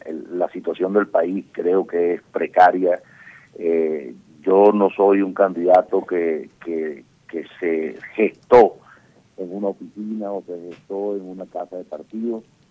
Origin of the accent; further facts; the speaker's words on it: Venezuela; O sea, como venezolano, tengo la responsabilidad de cooperar